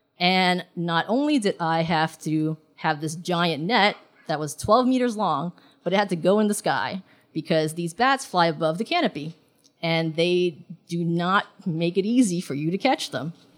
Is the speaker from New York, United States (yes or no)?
yes; New York City, New York, United States; also born or lived in Hong Kong; You know, my upbringing was in two of the most hyper-metropolitan cities in the world. I was born in Hong Kong, and I grew up in New York City.